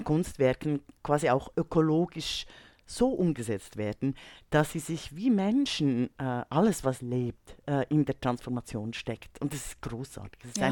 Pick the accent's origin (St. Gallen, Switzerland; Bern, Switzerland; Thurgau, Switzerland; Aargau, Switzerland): Bern, Switzerland; in meiner Heimatstadt Bern